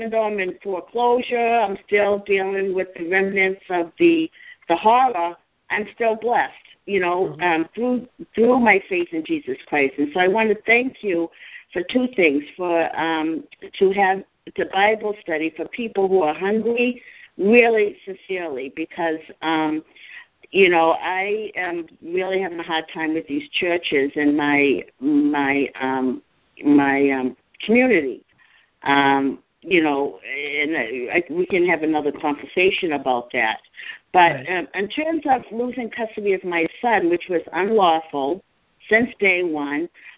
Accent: Massachusetts, United States; from Massachusetts, Norfolk

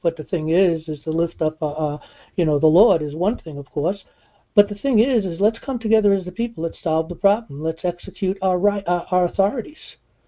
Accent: New York City, New York, United States; I come from New York City, so we know him down in New York City.

